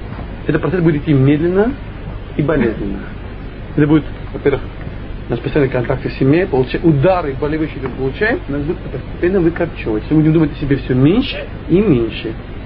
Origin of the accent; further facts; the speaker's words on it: Russia; Мы выросли в России 70 лет.